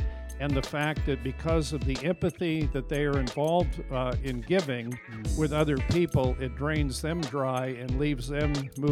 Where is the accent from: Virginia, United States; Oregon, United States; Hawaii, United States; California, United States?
Oregon, United States; I grew up on the Oregon coast. I tell people I was a motel kid, even though my parents owned the motel